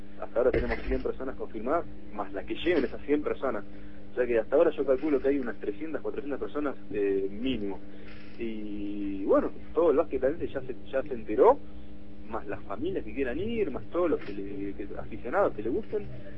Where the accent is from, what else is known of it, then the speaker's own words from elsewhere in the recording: Buenos Aires, Argentina; yo soy el único de Buenos Aires.